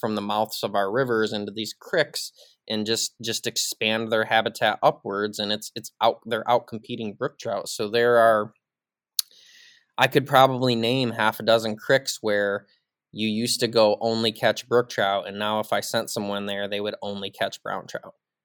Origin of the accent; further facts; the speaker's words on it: Mesick, Michigan, United States; So growing up in Mesick and Northwest Lower Peninsula, I never saw a tick or had a tick on me until I was probably 20 years old.